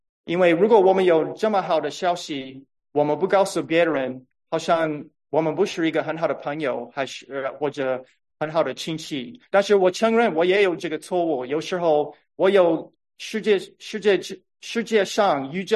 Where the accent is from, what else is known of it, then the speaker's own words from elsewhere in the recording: United States; 虽然我在美国长大，我觉得美国很有意思